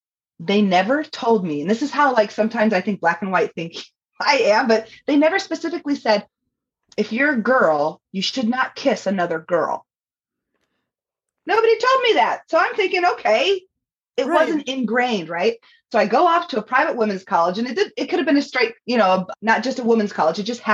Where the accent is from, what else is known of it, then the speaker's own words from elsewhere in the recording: Indiana, United States; I was raised from 7 in the Mormon church in Indiana. So it wasn't like in Utah where everybody's Mormon. So I was in a small rural town.